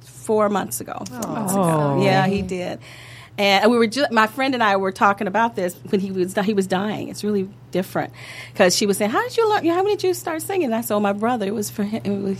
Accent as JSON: {"language": "English", "region": "the South", "country": "United States", "said": "I'm from the South. Okay. The Deep South. And I lived in the country."}